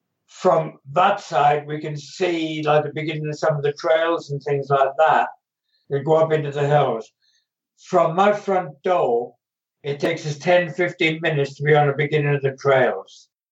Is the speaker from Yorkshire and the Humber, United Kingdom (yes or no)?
no; Wales, United Kingdom; And although I'm Welsh, I don't speak the language, and it'd be hard to get my tongue around.